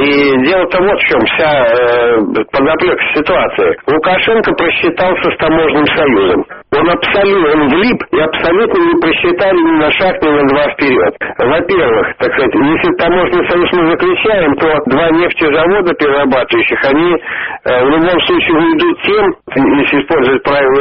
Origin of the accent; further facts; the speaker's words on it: Belarus; Я сам белорус, граждане страны